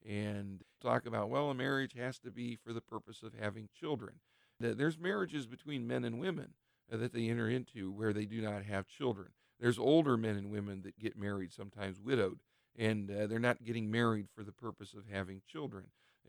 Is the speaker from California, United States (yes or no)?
no; Ohio, United States; But one of the reasons I'm a little doubtful here in my home state of Ohio